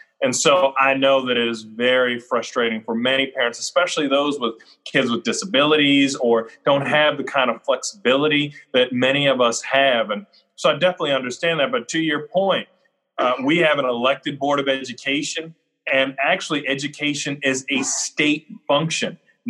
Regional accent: Maryland, United States; I grew up in Baltimore County, and I love Johnny O.

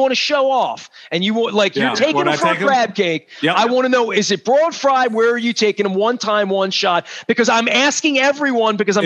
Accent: Dundalk, Maryland, United States; Because, listen, I'm from Dundalk.

